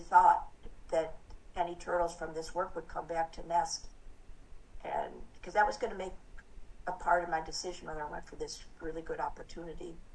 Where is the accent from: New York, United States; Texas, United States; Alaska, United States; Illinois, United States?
New York, United States; Syracuse; because I was … from Syracuse, New York.